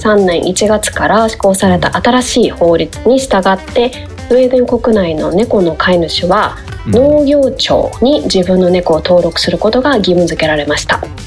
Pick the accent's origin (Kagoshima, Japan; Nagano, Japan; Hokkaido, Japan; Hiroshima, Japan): Hokkaido, Japan; なんか私北海道出身なんですよ。